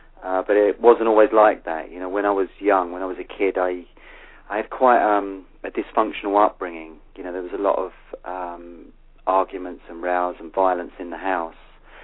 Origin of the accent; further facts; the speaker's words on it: London, United Kingdom; born there; accent: London; Because I was born in London, so I've got quite a strong London accent.